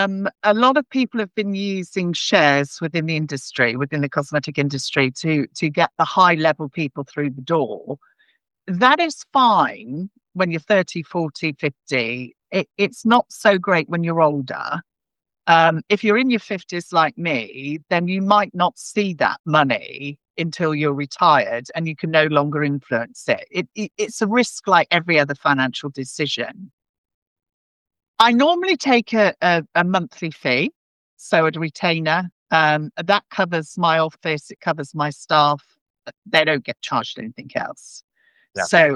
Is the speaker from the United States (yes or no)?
no; United Kingdom; I'm a British woman.